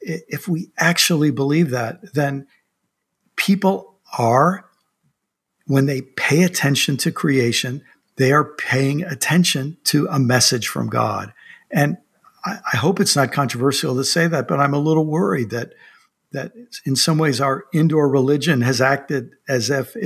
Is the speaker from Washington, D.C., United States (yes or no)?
yes; Washington, D.C., United States; I grew up outside of Washington, D.C., so I was part of that Washington to New York megalopolis.